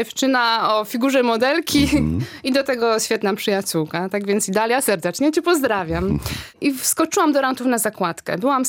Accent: Polanica-Zdrój, Lower Silesian Voivodeship, Poland; moved away as an adult; now in Zielona Góra, Poland; przyjechałam do Zielonej Góry, bo w ogóle nie jestem stąd, mieszkam w Polanicy Zdroju

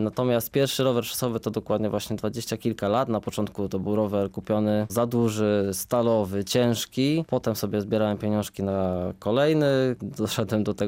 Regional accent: Poznań, Greater Poland Voivodeship, Poland; now in Zielona Góra, Poland; Ja jestem rodowitym poznaniakiem, urodziłem się w Poznaniu, na jednej ze starszych dzielnic na Łazarzu, także rodowód mam poznański, jestem poznańską pyrą, jak to się mówi. Natomiast tak wyszło, że przeprowadziłem się do Zielonej Góry.

